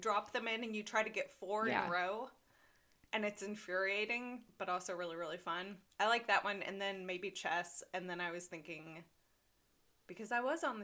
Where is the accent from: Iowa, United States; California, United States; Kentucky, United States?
Kentucky, United States; Marion; I grew up in Marion, Kentucky, and, like, the biggest cities were hours away.